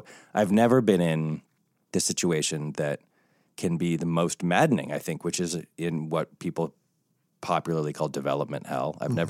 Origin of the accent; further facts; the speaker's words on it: Connecticut, United States; they were in Chicago and I grew up in Connecticut, but like it's essentially the same, the kind of high school cliques and the this and the that, and everybody's white.